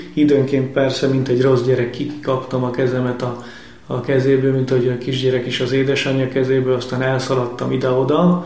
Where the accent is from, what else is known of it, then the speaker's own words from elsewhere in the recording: Hasznos, Heves, Hungary; born there; hasznosan születtem, ez a Mátrában egy kis falu, hasznos falóskút, így ismerhetik a kedves hallgatók, egy Mária kegyhely, nagyon kedves Mária kegyhely